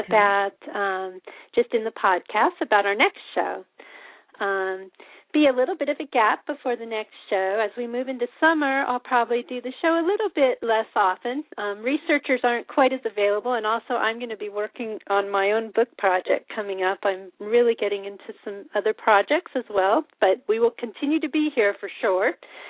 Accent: Colorado, United States; also born or lived in Kansas; Actually, I'm not from Kansas. I'm from Colorado, but I spent a long time in Kansas.

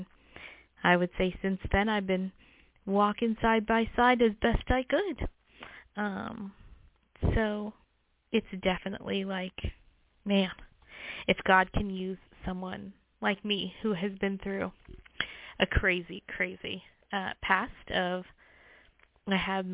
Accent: Las Vegas, Nevada, United States; I was born and raised in Las Vegas. My family moved here from the Philippines, pregnant with me, so my brother and my sister were born there, and I was the first one born here.

